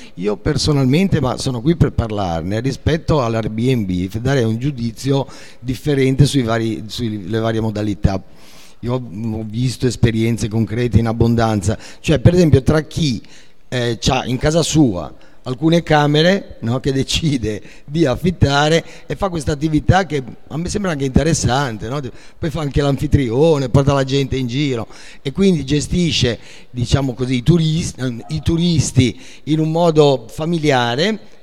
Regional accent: Genoa, Liguria, Italy; boh, da genovese mi viene in mente

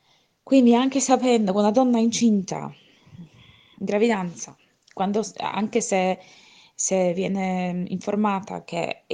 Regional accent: Poland; now in Berlin, Germany; io vengo dalla Polonia, faccio parte del movimento femminista lì nel mio paese, però da più di un anno abito a Berlino.

